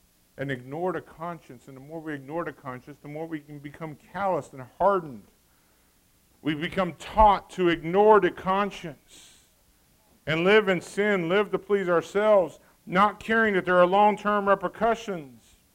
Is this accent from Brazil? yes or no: yes; Brazil; Growing up in Brazil, where the clothes were limited for kids, young kids ran around naked all the time.